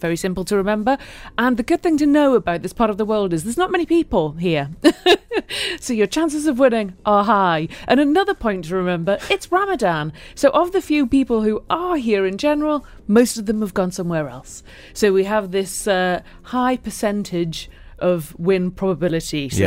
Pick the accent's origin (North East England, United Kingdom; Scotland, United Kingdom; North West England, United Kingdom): North East England, United Kingdom; Newcastle; Well, I don't know. We're from Newcastle. We might be slightly.